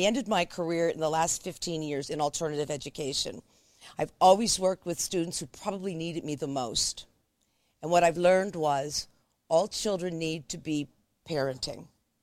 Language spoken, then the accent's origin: English; Allentown, Pennsylvania, United States; I was born in the Allentown Hospital. I lived in the city my whole life.